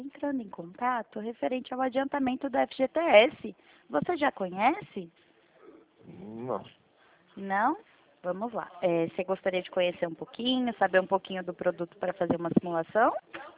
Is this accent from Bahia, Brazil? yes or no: no; Limeira, São Paulo, Brazil; Eu sou do interior de São Paulo, eu fico na cidade de Limeira.